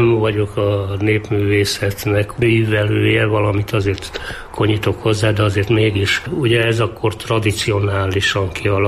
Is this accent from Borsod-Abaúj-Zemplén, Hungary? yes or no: yes; Borsod-Abaúj-Zemplén, Hungary; Én olyan vidékről jöttem, ahol hagyománya van, a matyó tojásfestők is híresek.